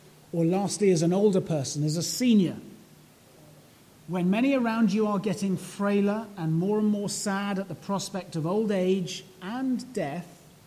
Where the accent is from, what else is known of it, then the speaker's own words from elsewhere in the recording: United Kingdom; You may not be, because we're British, shouting and dancing